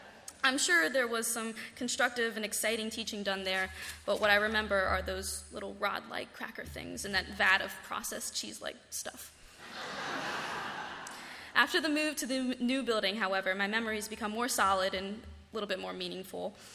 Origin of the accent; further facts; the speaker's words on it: United States; I grew up in Frederick County. All my friends are Catholic.